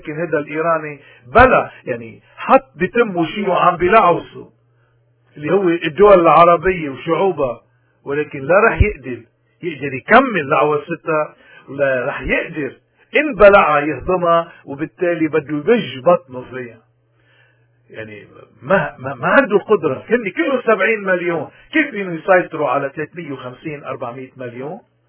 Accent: Lebanon; ولكن علينا نحن كلبنانيين إنه نشوف أي خيار بيرجع لنا البلد

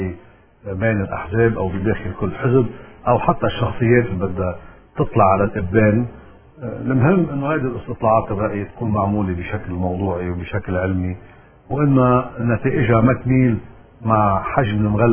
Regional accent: Lebanon; يعني نحن كلبنانيين

